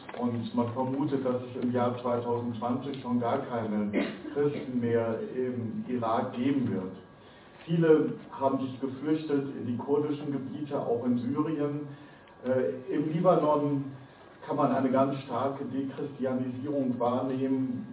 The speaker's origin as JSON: {"language": "German", "region": "North Rhine-Westphalia", "country": "Germany", "tie": "born there", "lives_now": "Kiel, Germany", "said": "Ich bin gebürtiger Westfale, nein, eigentlich bin ich immer noch Westfale, auch wenn ich jetzt schon 10 Jahre in Kiel wohne."}